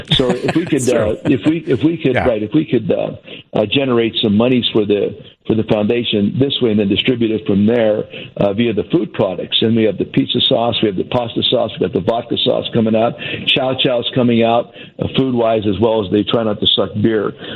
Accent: Hazleton, Pennsylvania, United States; trying to bring together the Hispanic and Anglo cultures in my hometown. At the time we began, it was really controversial, right around 2010, and really very unpopular in that small pocket back home.

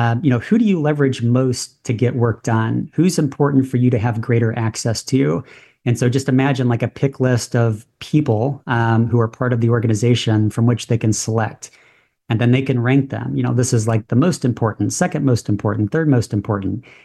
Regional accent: St. Louis, Missouri, United States; So I was born and raised in St. Louis. I've been in St. Louis my entire life.

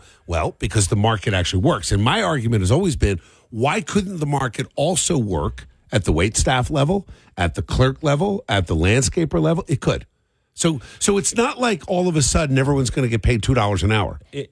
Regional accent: Cherry Hill, New Jersey, United States; growing up in Cherry Hill, I mean, I would get paid $5 a driveway.

